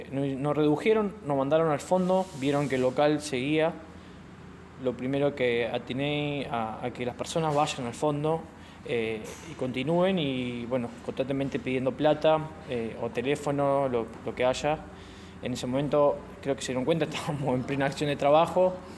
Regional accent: Entre Ríos, Argentina; me siento orgulloso de ser argentino, orgulloso de estar y tener el nombre en Santa Fe. Soy de Entre Ríos.

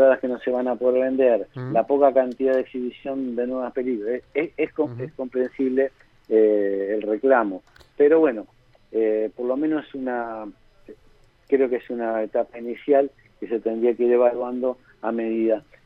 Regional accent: Santa Fe, Argentina; como santafesinos nos tenemos que sentir orgullosos, porque fue la primera provincia

